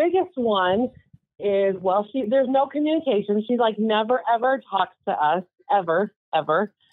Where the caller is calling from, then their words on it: Fate, Texas, United States; I am calling from St. Texas.